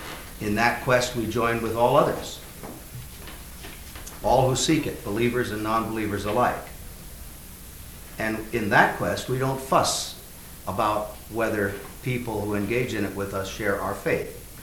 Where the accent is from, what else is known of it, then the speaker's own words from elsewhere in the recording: Iowa, United States; the story of a dying man that I heard when I was growing up in Iowa, German Lutheranism